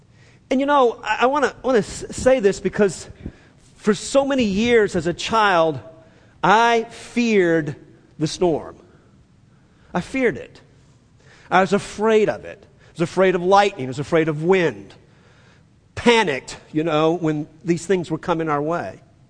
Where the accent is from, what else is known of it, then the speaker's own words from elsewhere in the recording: New Orleans, Louisiana, United States; In growing up in New Orleans, it was the hurricane season that we always paid a close attention to.